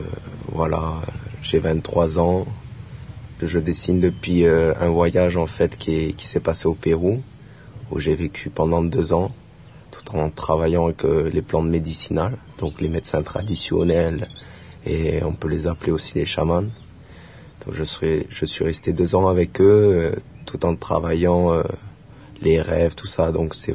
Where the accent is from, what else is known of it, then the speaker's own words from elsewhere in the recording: Marseille, Provence-Alpes-Côte d'Azur, France; now in Auroville, India; donc je viens de France, du sud de France, de Marseille, et je suis venu pour m'installer sur Auroville, donc voilà, j'ai 23 ans